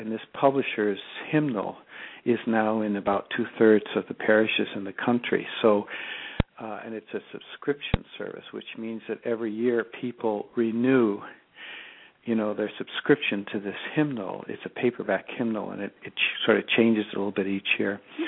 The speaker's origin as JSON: {"language": "English", "town": "Cleveland", "region": "Ohio", "country": "United States", "tie": "born or raised there", "said": "Well, actually, I grew up in the Cleveland area in Ohio"}